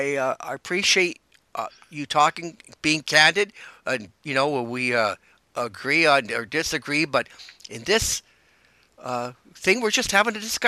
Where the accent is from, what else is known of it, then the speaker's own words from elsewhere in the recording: Canada; and as a Canadian